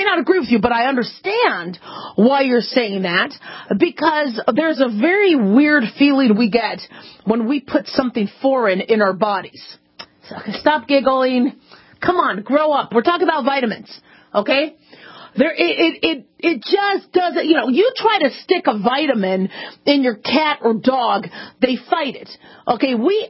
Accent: Las Vegas, Nevada, United States; I'm from Vegas. I should know how to do this.

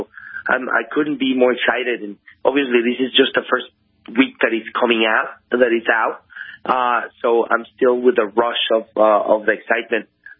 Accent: Mexico City, Mexico; also born or lived in England; No, I'm Mexican. Mexico City.

